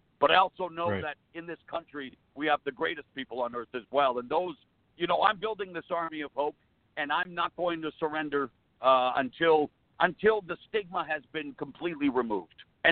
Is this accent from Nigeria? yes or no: no; Canada; I'm Canadian. I'm Italian.